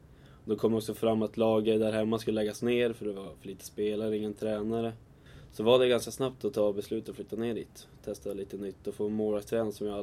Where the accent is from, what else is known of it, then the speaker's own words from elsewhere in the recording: Sollefteå, Västernorrland County, Sweden; now in Tyresö, Sweden; Jag kommer 55 mil härifrån, ifrån Sollefteå.